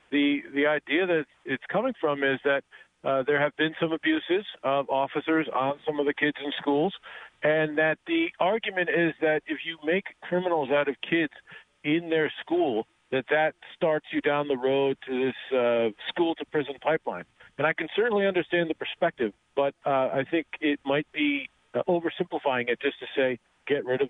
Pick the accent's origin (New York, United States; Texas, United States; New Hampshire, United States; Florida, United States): New Hampshire, United States; now in Connecticut, United States; until I moved to Connecticut, because I grew up in New Hampshire where it was live free or die.